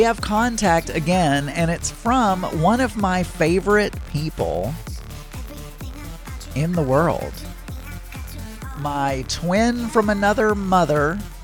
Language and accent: English; the South, United States; I'm from the South, and that's the way we pronounce mayonnaise.